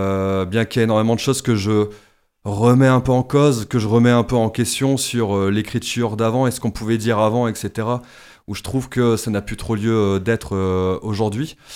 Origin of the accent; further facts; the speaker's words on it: Vitry-en-Artois, Hauts-de-France, France; also born or lived in Douai; Je suis né à Douai, mais j'ai vécu quand même plus de 20 ans à Vitry, donc ça me fait toujours un peu bizarre de revenir sur ce que je considère toujours au-delà juste du Pas-de-Calais et du Nord, un peu sur mes terres d'enfance.